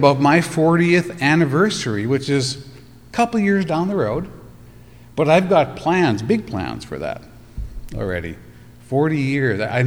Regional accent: Canada; I'm from Canada. I don't know if you have noticed the accent or not

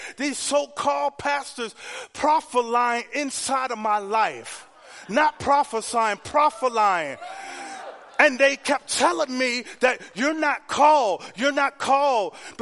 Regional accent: Miami, Florida, United States; I'm from Miami, y'all. People from the island, we have goats, chickens, and everything else.

